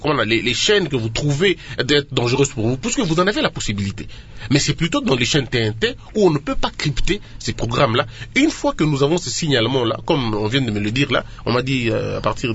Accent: DR Congo; Nous sommes Congolais, nous sommes Bantous, nous avons nos cultures

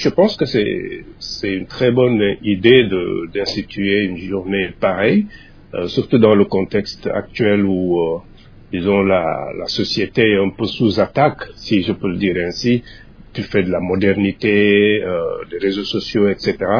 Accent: Senegal; Si je prends l'exemple du Sénégal, qui est mon pays d'origine, qui est un pays très religieux

